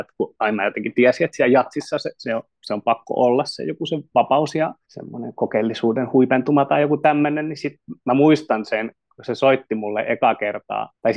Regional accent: Panelia, Satakunta, Finland; now in Turku, Finland; kun mä oon tuolta Paneliasta kotoisin Rauman ja Porin välistä

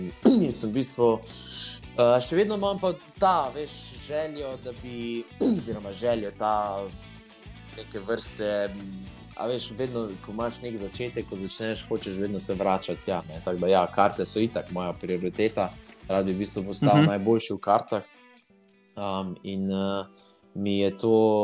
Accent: Celje, Savinja, Slovenia; born there; Rodil sem se v Celju, a veš.

